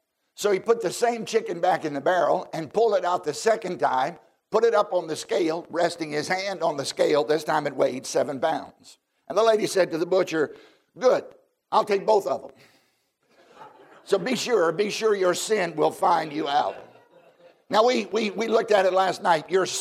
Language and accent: English; Virginia, United States; I grew up down in Southside, Virginia.